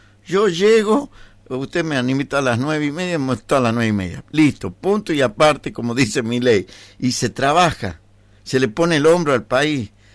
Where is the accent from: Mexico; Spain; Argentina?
Argentina; Tartagal, Salta; no puede ser que yo llegue a mi tierra, que en de cierta forma es Tartagal, donde empieza el país.